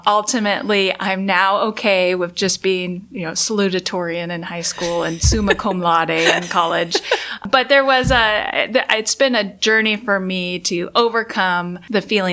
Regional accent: Portland, Oregon, United States; also born or lived in Upper Heyford, England; And I grew up in Portland, Oregon, but a little known fact about me is I was born in Upper Hayford, England. My dad was stationed in the Air Force, but I grew up stateside for the most part.

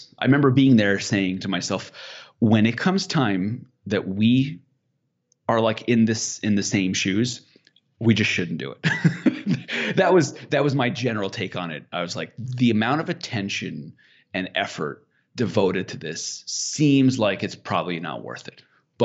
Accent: Slovenia; We're over here from Slovenia.

